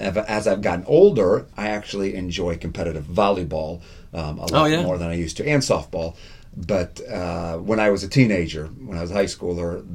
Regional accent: Michigan, United States; born there; So I was born in Michigan, actually northern Michigan, about as far north as you can go without crossing into the Upper Peninsula, they call it.

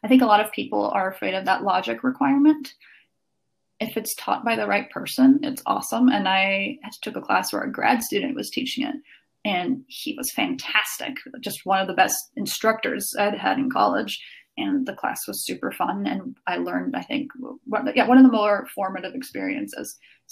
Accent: Italy; I'm from Italy. I grew up there. My mom is American, which explains why I sound the way that I sound, and my dad's Italian. But I grew up in the public Italian education system.

